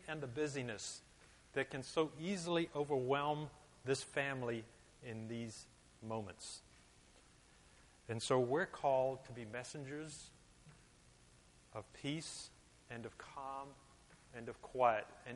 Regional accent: South Africa; moved away; there's a phrase that I grew up with in South Africa

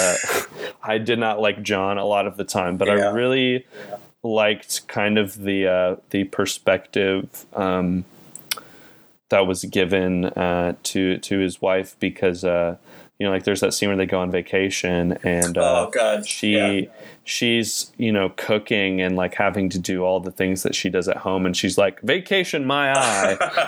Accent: New York, United States; It's like, I'm from New York, and there's this kind of real, just like people, I don't know, kind of act like they own it all.

